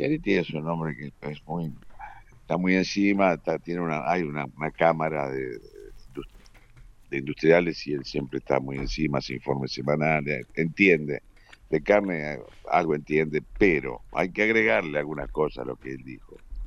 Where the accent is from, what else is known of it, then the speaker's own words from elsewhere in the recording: Argentina; mostrando que éramos incapaces como argentinos